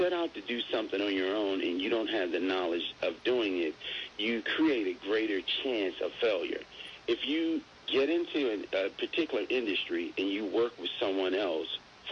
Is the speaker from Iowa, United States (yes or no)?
no; Washington, District of Columbia, United States; also born or lived in Maryland / Northern Virginia; I'm from Washington, D.C., and okay. I lived in also Maryland and also Northern Virginia.